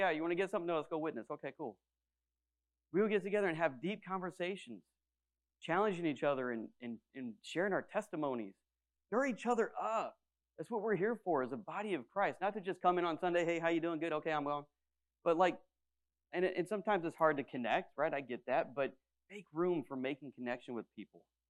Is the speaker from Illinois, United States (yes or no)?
yes; Illinois, United States; I was from Illinois originally. A lot of my family is in Missouri.